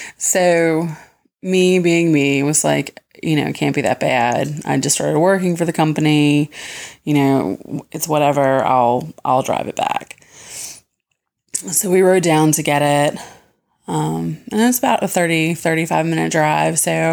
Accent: Virginia, United States; from Virginia, and found you guys' podcast not that long ago

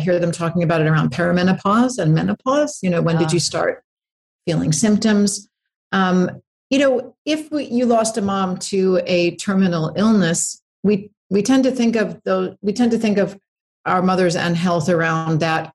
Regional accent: New York, United States; now in Los Angeles, United States; I have two daughters and I was living in Los Angeles. I was born and raised in New York.

